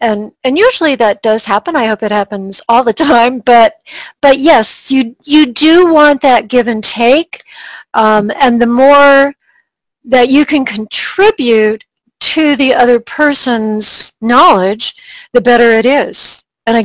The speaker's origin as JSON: {"language": "English", "region": "Colorado", "country": "United States", "said": "I'm from Colorado and I'm watching the cannabis industry."}